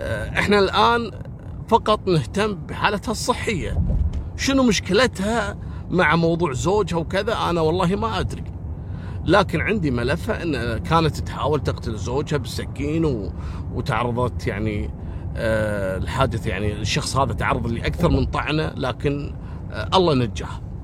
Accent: Al Ahmadi Governorate, Kuwait; بجهة الأحمدي عندنا في الكويت قريبة من الحدود المملكة العربية السعودية من اتجاه الخفجي

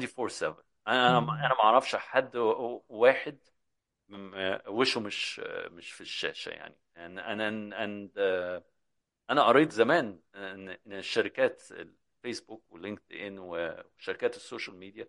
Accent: Yemen; مهما كان عندنا مشاكل في بلدنا، مهما كان عندنا مشاكل في الاقتصاد

